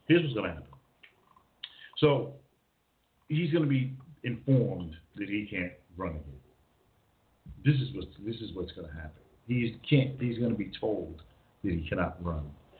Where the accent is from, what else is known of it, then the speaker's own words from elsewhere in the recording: United States; I mean, I am an American. I'm an American.